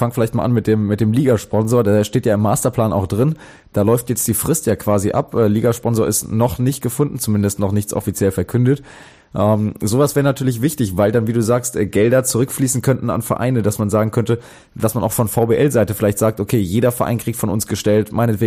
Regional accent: Hesse, Germany; war ich natürlich als Hesse ein paar Mal unterwegs

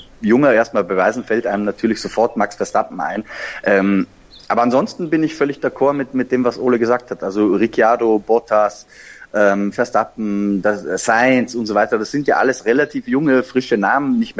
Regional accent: Austria; als Österreicher fällt einem das ja momentan auch gerade sehr leicht

